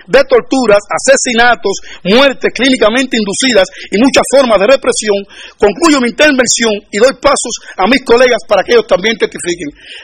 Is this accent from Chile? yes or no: no; Cuba; régimen que impera en mi país, traigo en mi cuerpo, desde Cuba, dos lesiones óseas